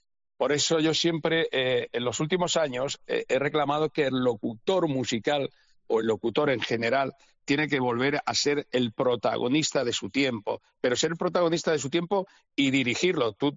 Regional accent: Cartagena, Region of Murcia, Spain; Mis padres tenían una casa en la Manga del Mar Menor. Yo soy de allá, de Cartagena, Murcia.

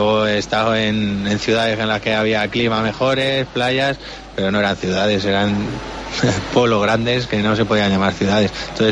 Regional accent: Móstoles, Community of Madrid, Spain; Bueno, nací en el centro, en el Hospital de la Paloma, pero por motivo de mis padres viví en Móstoles.

